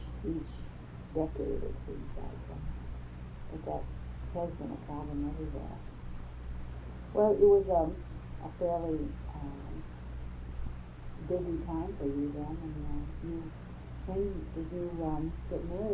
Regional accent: Waukesha, Wisconsin, United States; The reason I ask is because I'm from Waukesha.

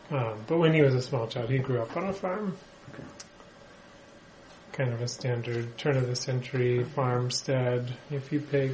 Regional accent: Cincinnati, Ohio, United States; I grew up in southwestern Ohio, in Cincinnati.

